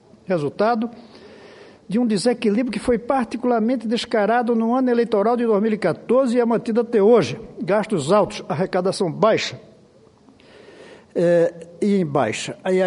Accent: Brazil; porque somos brasileiros, porque esse é o nosso Brasil

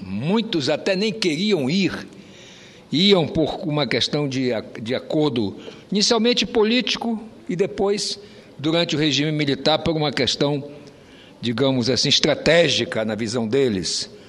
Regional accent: Roraima, Brazil; como roraimense, como uma pessoa filha de um cearense que foi para lá, para o meu estado, quando, na verdade, ainda era município do Amazonas, de avós maternos que foram para lá na década de 30, quando ainda era município do Amazonas, nasci

